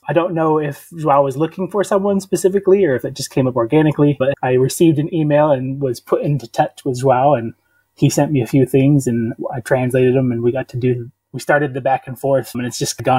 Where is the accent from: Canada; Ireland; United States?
United States; now in Edinburgh, United Kingdom; I'm an American. I currently live in Edinburgh, Scotland. Been here for about a year.